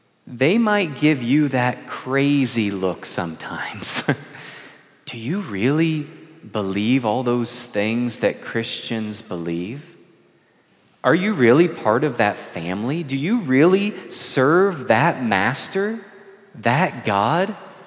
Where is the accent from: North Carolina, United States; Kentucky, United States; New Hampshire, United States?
Kentucky, United States; I grew up in Kentucky on the Ohio River, and that my school was in Ohio, and so most of my friends and the people I saw at church, they lived in Ohio. But my family, we always lived in Kentucky.